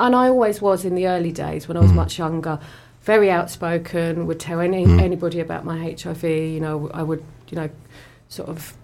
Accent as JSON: {"language": "English", "region": "London", "country": "United Kingdom", "tie": "born or raised there", "said": "I grew up in South London."}